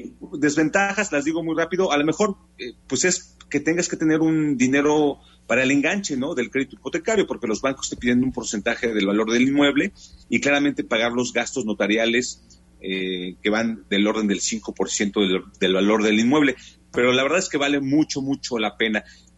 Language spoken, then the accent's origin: Spanish; Mexico; como mexicano que nacimos antes de los 80s, comprar casa es como un must